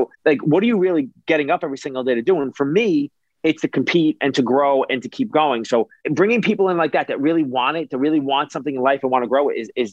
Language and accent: English; New York City, New York, United States; You know, I grew up in New York City, which is a melting pot, and my neighbor was a melting pot